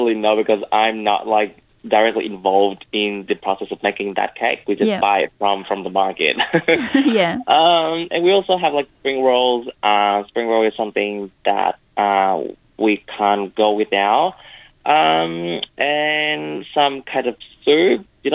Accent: Vietnam; now in Australia; I'm from Vietnam. I'm currently a fourth year student at the University of Wollongong doing my Bachelor of Laws and Bachelor of International Studies.

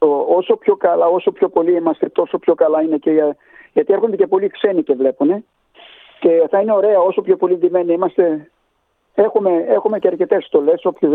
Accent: Larissa, Thessaly, Greece; Εγώ είμαι από τη Λάρισα

